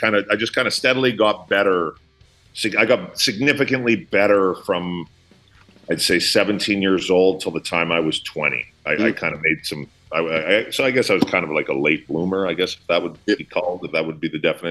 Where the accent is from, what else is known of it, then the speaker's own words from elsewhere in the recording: Alberta, Canada; I grew up just outside of Edmonton.